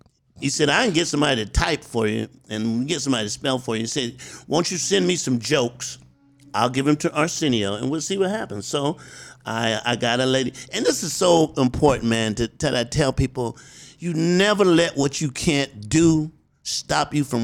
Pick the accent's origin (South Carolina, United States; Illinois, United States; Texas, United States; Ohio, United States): South Carolina, United States; Columbia; And, you know, like, I'm from South Carolina. I'm a little country boy.